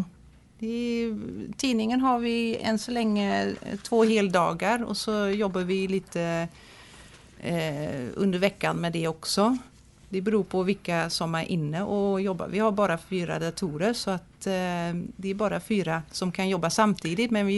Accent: Netherlands; Swedish is a second language; now in Sweden; Jag kommer från Nederländerna.

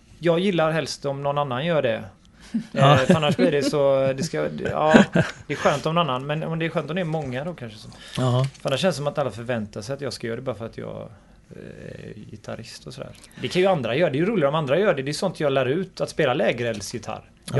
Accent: Gothenburg, Västra Götaland County, Sweden; Jag kommer från Angered. Angered, Lövgärdet i Angered. Och det är ju en förort till Göteborg.

